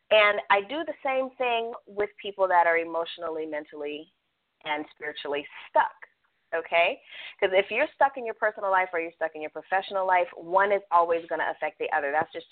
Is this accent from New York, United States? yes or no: no; California, United States; Anybody that knows me knows I'm out there like 3-4 times a year, even though I'm from California.